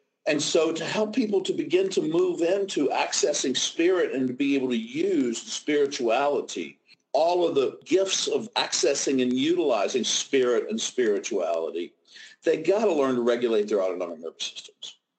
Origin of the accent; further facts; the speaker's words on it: West Virginia, United States; it was seared in to my development growing up in Southern West Virginia.